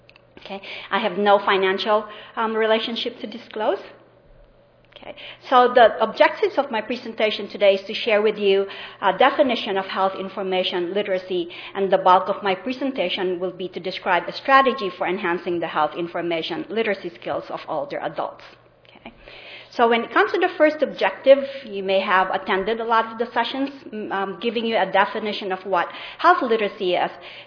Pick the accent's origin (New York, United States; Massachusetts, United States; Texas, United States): Massachusetts, United States; Worcester; I'm from Worcester, which is central Massachusetts.